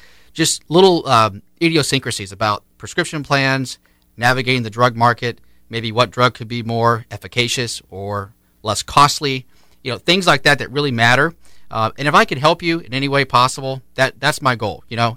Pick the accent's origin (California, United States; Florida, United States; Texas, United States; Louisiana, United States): Florida, United States; Tampa; also born or lived in South Carolina; now in Tallahassee, United States; I'm from originally from South Carolina, grew up in Tampa for about 18 years. I just moved to Tallahassee about 2 years ago.